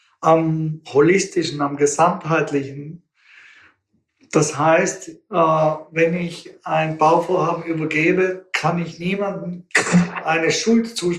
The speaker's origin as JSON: {"language": "German", "region": "Dolomites", "country": "Italy", "tie": "born or raised there", "moved": "as an adult", "said": "Natürlich denke ich an die Dolomiten. Das ist meine Heimat. Ich habe die zwar mit 18 verlassen, aber die Dolomiten sind eine Konstante in meinem Leben."}